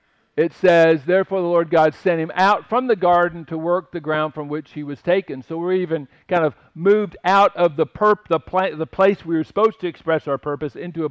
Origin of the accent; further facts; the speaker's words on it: Washington, United States; I grew up in Washington, right? We're the great nature lovers, right?